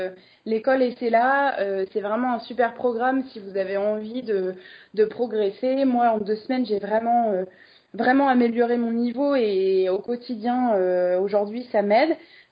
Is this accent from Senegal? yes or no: no; Paris, Île-de-France, France; nous, on vient de Paris